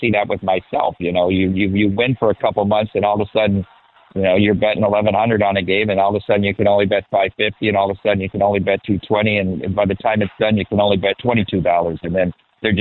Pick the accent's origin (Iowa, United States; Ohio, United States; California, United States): Iowa, United States; I'm from Iowa